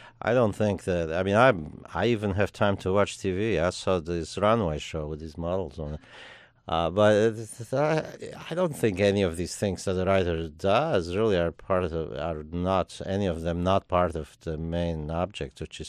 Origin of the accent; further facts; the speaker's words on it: Romania; moved away as an adult; I grew up in Romania, where I was born, and I didn't leave there until I was 19 years old.